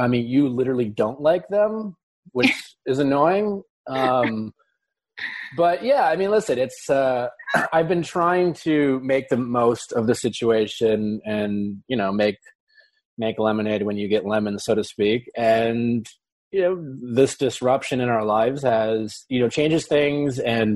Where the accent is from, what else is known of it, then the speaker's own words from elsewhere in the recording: Wisconsin, United States; Yeah, like boating etiquette for whatever reason, like when growing up in Wisconsin, you always wave.